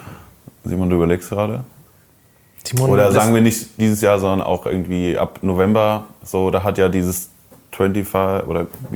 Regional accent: Koblenz, Rhineland-Palatinate, Germany; Also ich habe früher noch in meiner Heimatstadt Koblenz gewohnt.

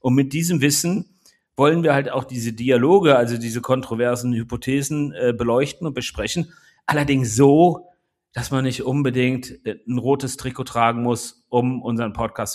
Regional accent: Rhineland, Germany; ich bin Rheinländer

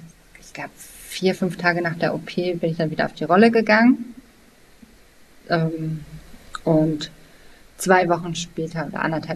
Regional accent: Hanover, Lower Saxony, Germany; Also ich komme aus Hannover, für mich ist eine Autobahnbrücke ein Berg.

